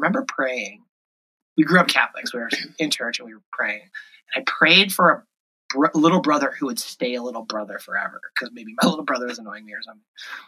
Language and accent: English; Arizona, United States; So we were actually, so I grew up in Arizona